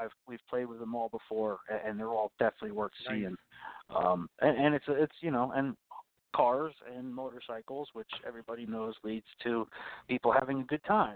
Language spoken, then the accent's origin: English; Green Brook, New Jersey, United States; I grew up the next town over. I grew up in Greenbrook, New Jersey, and they're so close, they actually share a zip code.